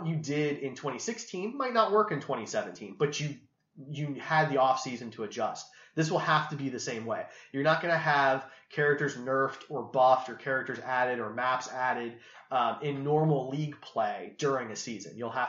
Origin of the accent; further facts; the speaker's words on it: Kansas City, Missouri, United States; We're from Kansas City.